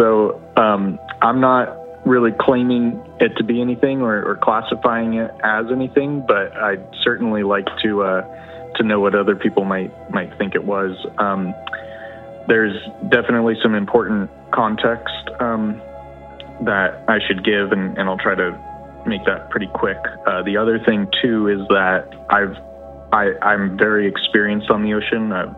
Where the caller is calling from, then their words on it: Florida, United States; again from Florida.